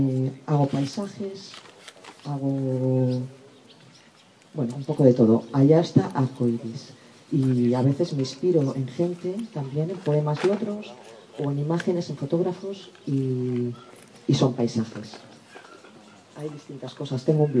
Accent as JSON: {"language": "Spanish", "town": "Segovia", "region": "Castile and León", "country": "Spain", "said": "vengo de Segovia."}